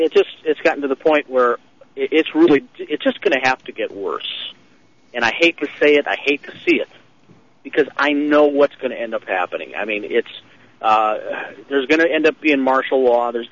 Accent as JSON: {"language": "English", "region": "Ohio", "country": "United States", "said": "Yeah, I'm originally from Ohio, but I'm down in Florida for the next month and a half to get out of that cold."}